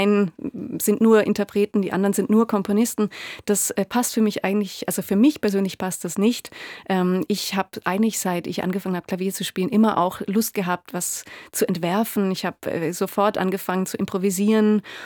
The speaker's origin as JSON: {"language": "German", "country": "Germany", "said": "Und ich als Deutsche bekommt man irgendwie andere Werte vermittelt im Normalfall."}